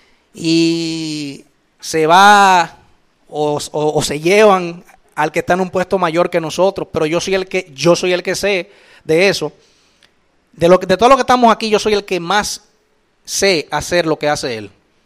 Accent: Dominican Republic; Y más si somos dominicanos.

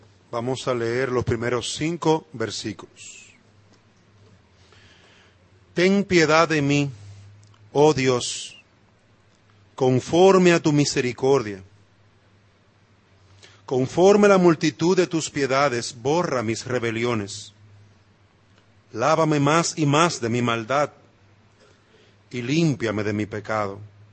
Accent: Dominican Republic; Uno de los privilegios que tenemos como dominicanos es que hemos sido de las pocas naciones que han tenido a 2 presidentes escritores.

